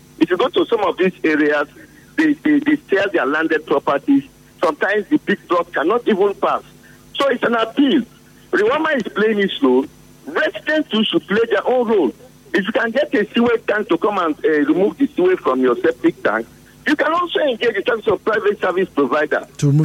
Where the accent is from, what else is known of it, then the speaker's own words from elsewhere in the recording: Port Harcourt, Rivers, Nigeria; I grew up in Port Harcourt. I was born and bred here.